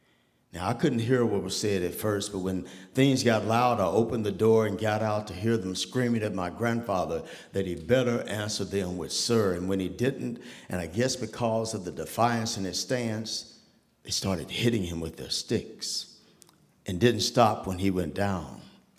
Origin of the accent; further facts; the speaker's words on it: Tulsa, Oklahoma, United States; I grew up in Tulsa, Oklahoma, embraced in a loving environment that, fortunately for me, was all black.